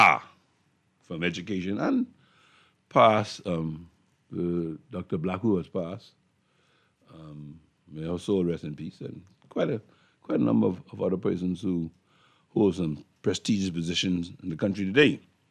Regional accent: Fox Hill, New Providence, Bahamas; born there; Most people call me … I was born in Foxhill

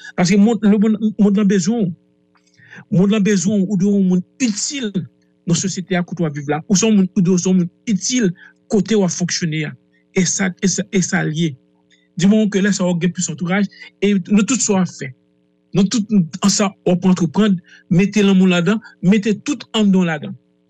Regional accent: Haiti; en tant qu'Haïtien.

